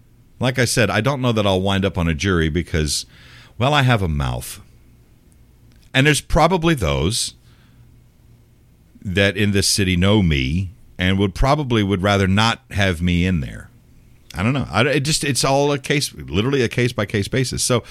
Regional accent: United States; as an American, as a resident of this county

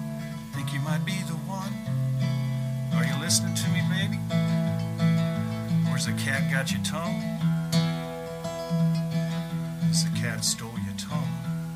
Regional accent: Memphis, Tennessee, United States; So it was really cool that they fell in love with the fact that I was from Memphis.

